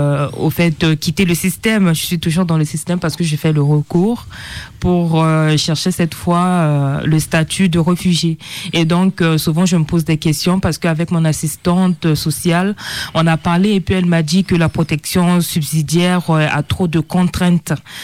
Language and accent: French; Central African Republic; now in France; Oui, je viens de Centrafrique.